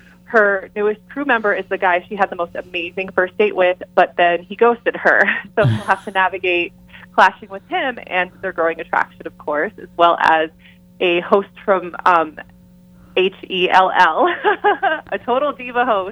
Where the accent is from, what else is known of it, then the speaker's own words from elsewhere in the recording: United States; So I'm Filipino-American. My mom was an immigrant from the Philippines